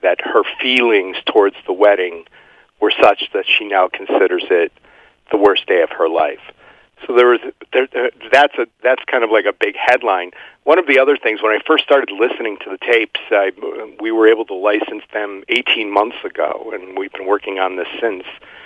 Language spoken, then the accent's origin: English; Cleveland, Ohio, United States; I grew up in Cleveland, Ohio. You know, we know how to laugh at ourselves, if nothing else.